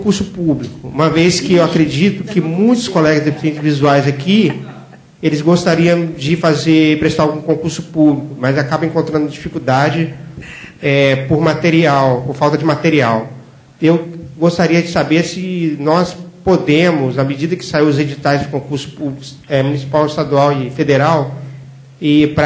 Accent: Vitória, Espírito Santo, Brazil; sou de Vitória do Espírito Santo.

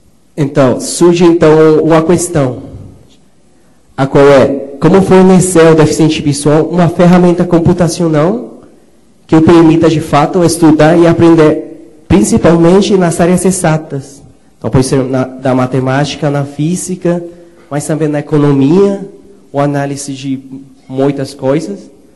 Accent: Colombia; Portuguese is a second language; now in Brazil; sou colombiano. Me formei em engenharia eletrônica na Colômbia.

